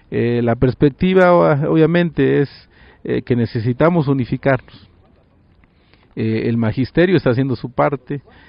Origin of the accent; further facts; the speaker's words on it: Mexico; como mexicanos, como ciudadanos